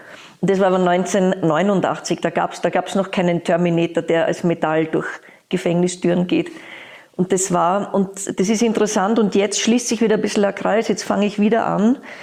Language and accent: German; Vienna, Austria; ich komme aus Wien